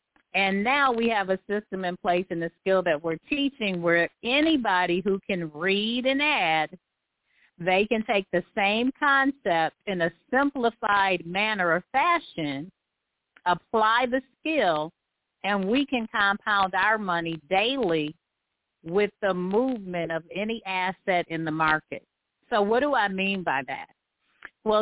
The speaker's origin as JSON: {"language": "English", "town": "Milwaukee", "region": "Wisconsin", "country": "United States", "said": "But I am from Milwaukee."}